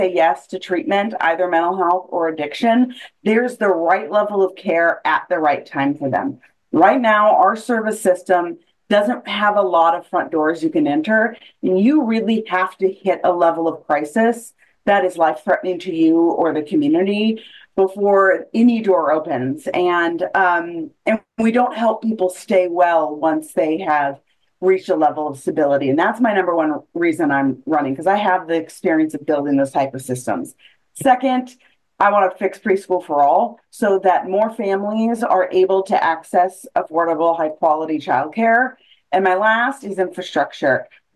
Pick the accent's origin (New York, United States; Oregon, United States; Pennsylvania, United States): Oregon, United States; Salem; now in Portland, United States; I am a native Oregonian, born and raised in Salem, but I've lived in Portland for 22 years now.